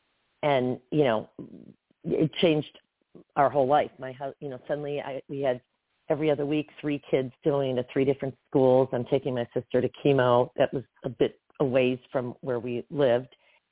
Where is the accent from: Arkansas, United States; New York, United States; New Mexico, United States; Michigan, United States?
Michigan, United States; I grew up in Michigan. I ended up becoming, getting into the fashion industry and eventually moved to LA for it.